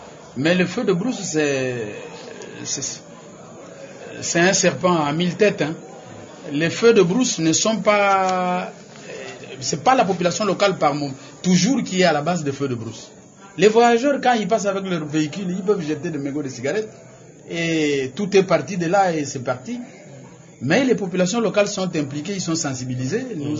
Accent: Kenge, Kwango, DR Congo; J'ai parlé plusieurs fois à travers toutes les radios locales qu'il y a eu chez moi, à Kenge.

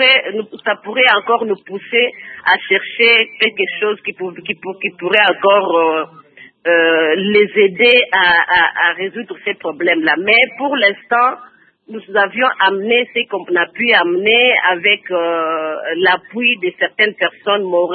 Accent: DR Congo; Nous sommes tous aussi victimes en tant que Congolais, mais les autres sont des victimes directes.

